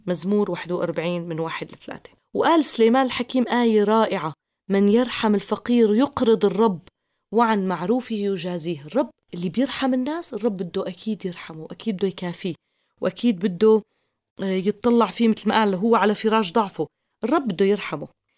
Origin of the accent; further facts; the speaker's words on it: Syria; بظروفنا الصعبة اللي عم نمر فيها كسوريين